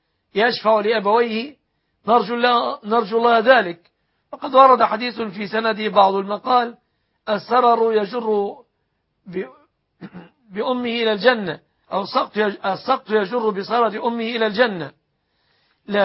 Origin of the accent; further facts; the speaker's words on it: Egypt; أن يحفظ بلادنا مصر آمنة مطمئنة